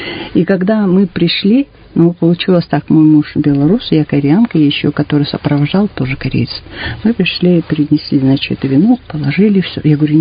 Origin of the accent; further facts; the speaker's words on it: Sakhalin Oblast, Russia; В этом году побывав на родине, на малой родине, на Сахалине. 53 года я не была там